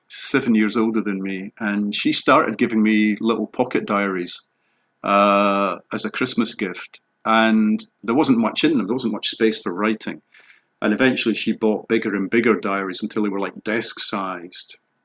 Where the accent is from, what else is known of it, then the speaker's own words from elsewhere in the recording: Cardenden, Scotland, United Kingdom; it was a very small community, mostly a coal mining community. The town hadn't really existed. C- Cardenden hadn't really existed until coal came along in the early 20th century.